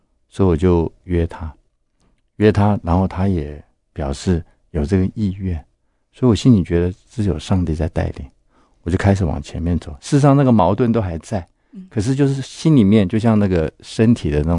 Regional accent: Jiangsu, China; 他是江苏人，我也是江苏人。

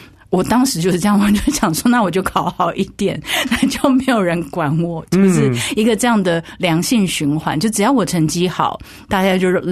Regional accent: Pingtung County, Taiwan; 小时候的生活环境就是在一个屏东的伞兵营，它叫做大武营，所以我们从小就在那边长大，

